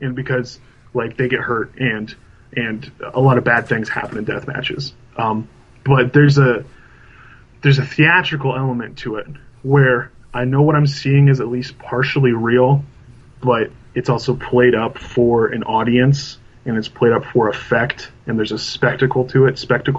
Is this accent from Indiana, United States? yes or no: yes; Indiana, United States; I can't exactly say that I'm exactly like the people here in my hometown, my home state of Indiana, who are watching death matches.